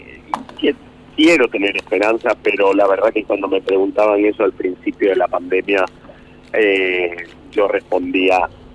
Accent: Málaga, Andalusia, Spain; born there; En Málaga, en el sur de España.

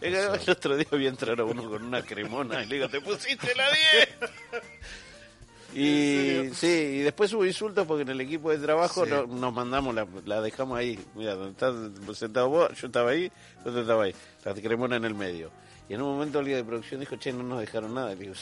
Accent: Morón, Buenos Aires Province, Argentina; No, de Morón.

